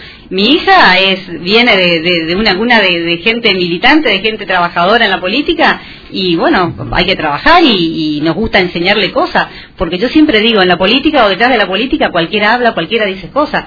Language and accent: Spanish; General Urquiza, Misiones, Argentina; Yo soy nacida y criada en General Urquiza también